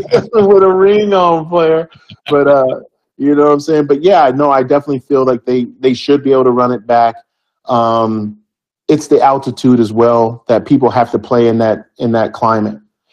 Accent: West Coast, United States; I'm from the West Coast, so I go old school, bro.

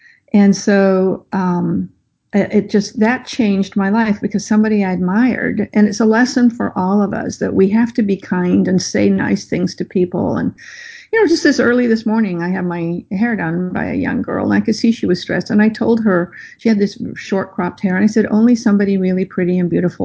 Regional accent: Toronto, Ontario, Canada; also born or lived in England; I was born in England, moved to Toronto to get away from him.

